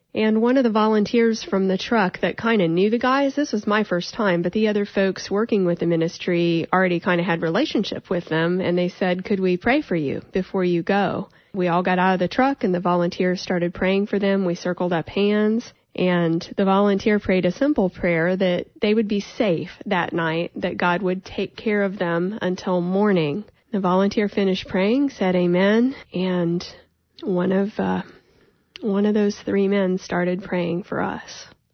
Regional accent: Midwest, United States; because I grew up in the Midwest, and just that need to care for myself, the work ethic.

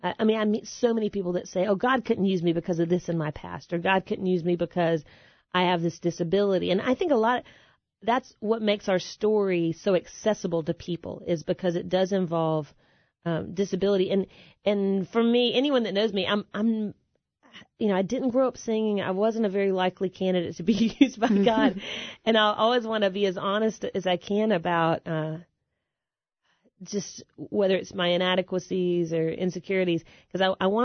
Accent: the South, United States; I'm from the South.

